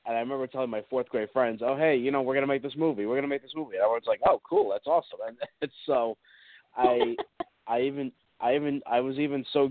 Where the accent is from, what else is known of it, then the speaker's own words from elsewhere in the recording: New Jersey, United States; Growing up was a lot of fun. I'm actually from Jersey, and a lot of my interest in film began at that young age.